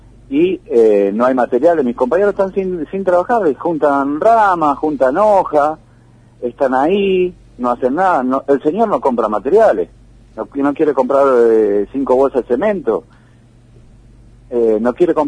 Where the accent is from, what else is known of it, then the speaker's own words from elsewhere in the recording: Buenos Aires, Argentina; now in Puerto Iguazú, Argentina; Yo soy de Buenos Aires. Yo vine acá a Iguazú y me quedé acá en Iguazú.